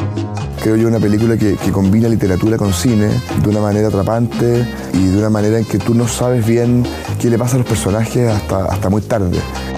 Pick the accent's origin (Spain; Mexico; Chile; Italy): Chile; tan importantes para nosotros como chilenos